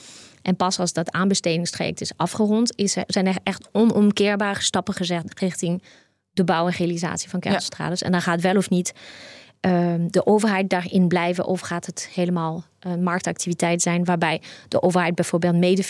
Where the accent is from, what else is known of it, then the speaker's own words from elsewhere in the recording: France; ik kom uit Frankrijk, dus ik kan Franse rapporten lezen.